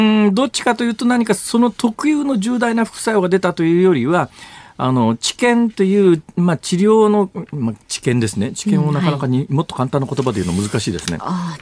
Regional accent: Osaka, Japan; これ地元の大阪で私居住地大阪ですから大阪で裁判を起こすことが可能なんですね

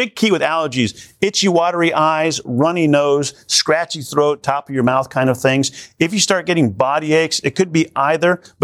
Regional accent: Colorado, United States; I'm from Colorado where it's a dry climate, and so we realized we need to hydrate.

